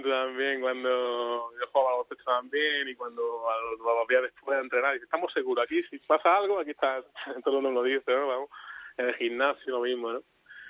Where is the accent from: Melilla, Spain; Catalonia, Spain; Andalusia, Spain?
Melilla, Spain; soy melillense